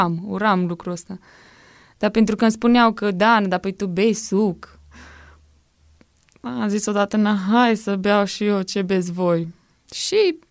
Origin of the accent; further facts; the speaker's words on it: Zalău, Sălaj County, Romania; sunt din Zalău și am vârsta de 22 de ani.